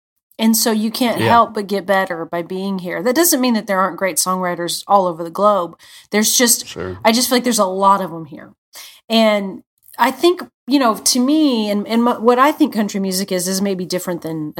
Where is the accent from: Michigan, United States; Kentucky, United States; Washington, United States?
Washington, United States; now in Nashville, United States; I'm from Washington State, so not Southern, though I've lived in Nashville for half of my life.